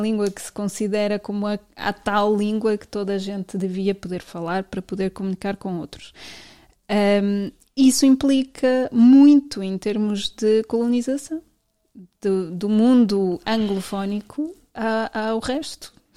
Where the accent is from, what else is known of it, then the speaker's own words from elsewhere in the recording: Berlin, Germany; Portuguese is a second language; moved away; Eu nasci em Berlim e quando vivia na Alemanha vivia em Berlim, e Berlim tem o seu a sua maneira de falar